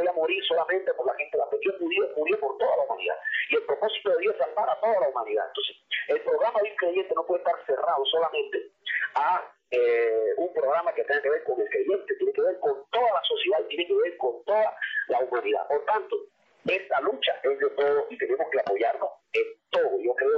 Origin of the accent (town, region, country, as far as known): Cuba